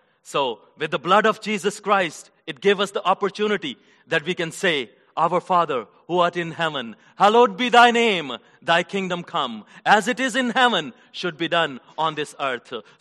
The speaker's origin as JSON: {"language": "English", "country": "Pakistan", "lives_now": "Garland, United States", "said": "Like, I am originally from Pakistan, and we have a few families from Pakistan, few families from India"}